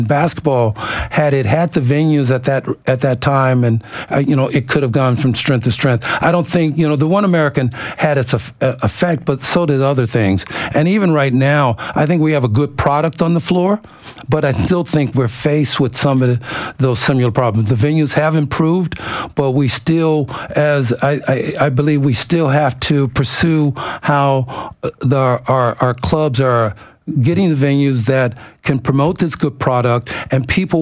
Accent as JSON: {"language": "English", "country": "Ireland", "said": "here I was playing as an Irishmen, you know, throughout Europe and in America on different tours there, but I couldn't play in our domestic league as an Irish person."}